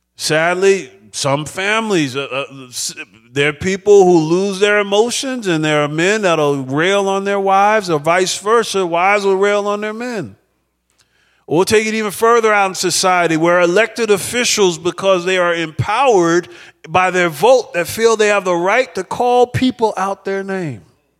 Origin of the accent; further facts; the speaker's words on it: New Jersey, United States; I was raised in New Jersey, but I was raised by a Southern gentleman from Albany, Georgia.